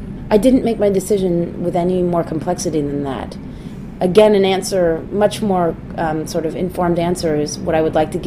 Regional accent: Manhattan, New York, United States; I grew up in Midtown Manhattan.

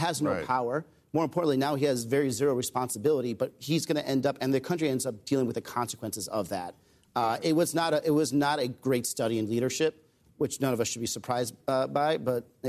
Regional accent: Arizona, United States; But, you know, I grew up in Arizona. I was there for SB 1070.

